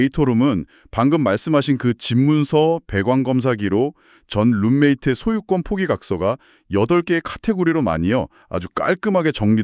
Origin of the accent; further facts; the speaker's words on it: South Korea; 특히 한국인으로서 한국 세법상 해외 주식 취득 신고 의무까지 다 고려해야 한다면